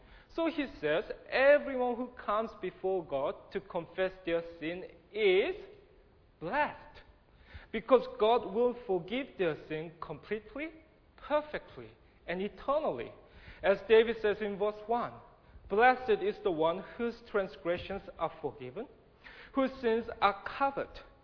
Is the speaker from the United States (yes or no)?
no; South Korea; now in Sydney, Australia; I'm from Korea, you probably noticed that.